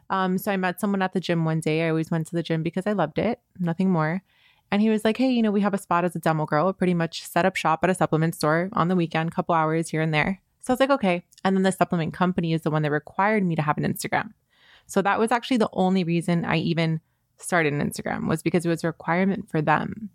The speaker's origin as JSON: {"language": "English", "town": "Miami", "region": "Florida", "country": "United States", "tie": "born or raised there", "said": "Amazing. Born and raised in Miami."}